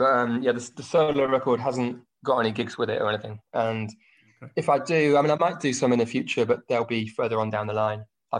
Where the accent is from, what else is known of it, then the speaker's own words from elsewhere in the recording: Oxford, South East England, United Kingdom; also born or lived in Cardiff, Wales; I was born in Cardiff, Wales, but I don't remember Cardiff, and I don't remember being in Wales at all. I was about one. I was 18 months old when the three of us moved to Oxford.